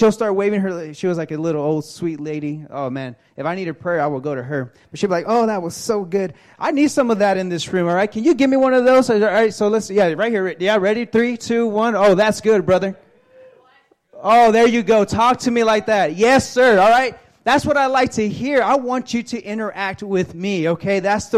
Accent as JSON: {"language": "English", "region": "Texas", "country": "United States", "said": "I am from Texas. I am from the South, right?"}